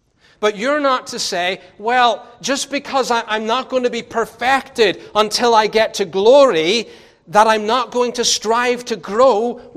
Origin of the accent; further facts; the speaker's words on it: United Kingdom; something that's different to me as a British person is when you send out the details of the child.